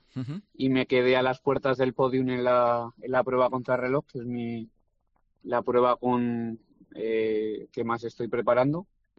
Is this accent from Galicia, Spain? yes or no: no; Zaragoza, Aragon, Spain; born there; also born or lived in Alberuela de Tubo; Estoy afincado en Alberuela de Tubo. ¿Mm? Nací en Zaragoza, pero ahora, bueno, estoy por motivos laborales viviendo en Zaragoza, pero estoy ahí afincado y he vivido muchos años allí.